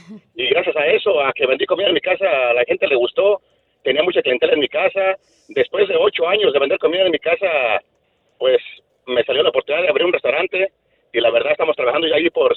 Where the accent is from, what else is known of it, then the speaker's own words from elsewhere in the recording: Sahuayo, Michoacán, Mexico; Soy del Cerrito Pelón.